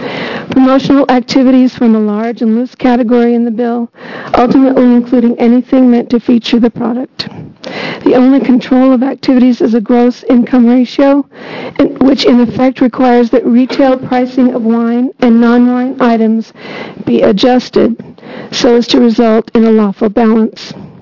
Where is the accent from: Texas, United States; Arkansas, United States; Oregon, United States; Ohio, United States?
Oregon, United States; Hillsboro; I'm from Hillsboro, Oregon.